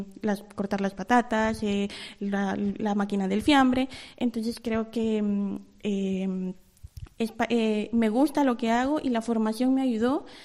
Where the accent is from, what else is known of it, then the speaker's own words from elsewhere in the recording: Guatemala; Vengo de Guatemala.